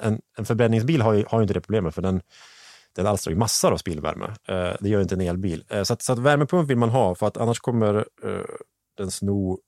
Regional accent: Gävleborg County, Sweden; jag är från Hälsingland, jag gillar ull.

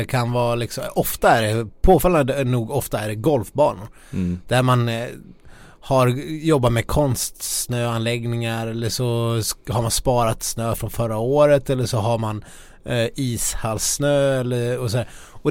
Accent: Ludvika, Dalarna County, Sweden; Och sen åker jag hem till ja, utanför Ludvika där jag kommer ifrån

